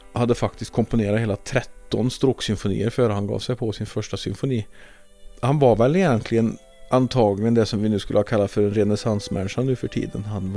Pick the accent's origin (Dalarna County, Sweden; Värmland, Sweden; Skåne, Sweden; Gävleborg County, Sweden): Värmland, Sweden; vi kan väl egentligen bara vara stolta över att vi som värmlänningar har inte bara duktiga tonsättare